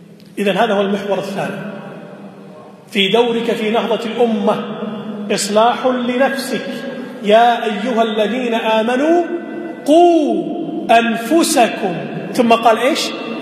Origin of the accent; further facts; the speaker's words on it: Kuwait; ومن الممكن أن نقصر الكلام على بلدنا الكويت